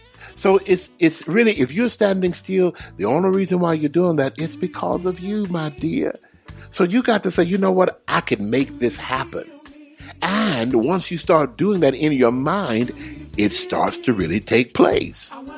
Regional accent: the South, United States; I'm from the South. I'm from the South. We don't say no.

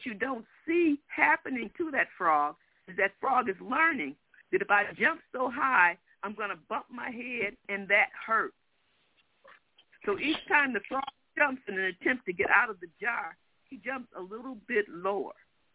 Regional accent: Detroit, Michigan, United States; Now, I'm from Detroit. We very rarely see a frog in the city, okay? We're surrounded by water. We're from Michigan.

